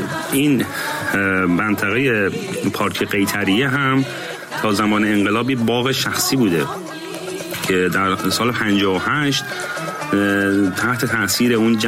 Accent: Iran; moved away; 20 و چند سال پیش که من از ایران بیرون اومدم

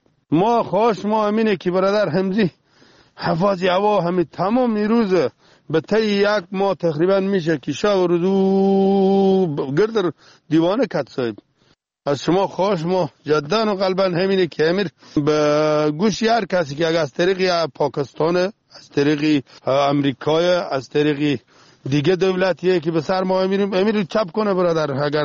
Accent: Helmand, Afghanistan; همه ولایت هلمند که ما فعلا همی بوزبوز از این میاید دیگه، جار خبر نداریم دیگه، ولایت ما دسترسی نداریم و نرفتیم دیگه.

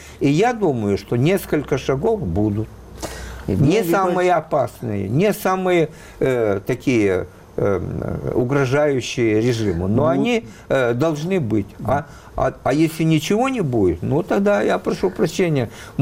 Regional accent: Odesa, Odesa Oblast, Ukraine; То есть я, как вам сказать, я же человек из Одессы.

